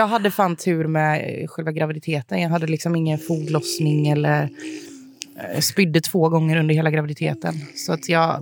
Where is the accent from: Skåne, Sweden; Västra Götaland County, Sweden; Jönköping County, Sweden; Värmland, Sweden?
Jönköping County, Sweden; Jönköping; now in Stockholm, Sweden; Och jag bodde även hemma i Jönköping, hemma hos mamma och pappa.